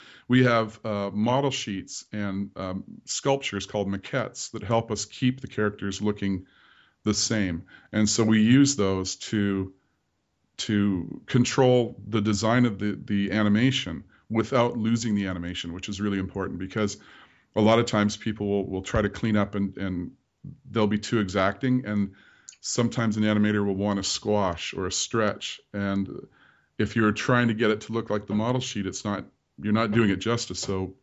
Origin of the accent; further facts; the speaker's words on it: British Columbia, Canada; Growing up on the Gulf Islands, I'm ashamed to say I've never been to Gabriola.